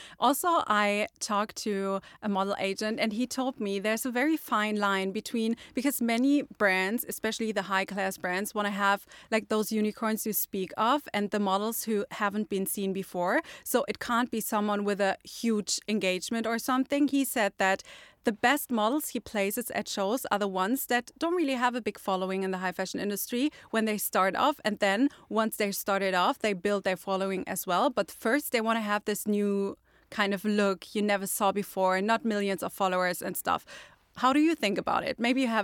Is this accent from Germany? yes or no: yes; Germany; because I'm from Germany. We are in our own Europe bubble.